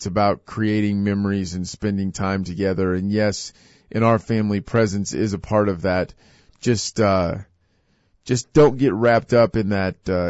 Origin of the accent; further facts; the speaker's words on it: Hutchinson, Kansas, United States; My hometown, I really wanted to cover the fact that Hutchinson, Kansas has some great traditions, some great memory-making events.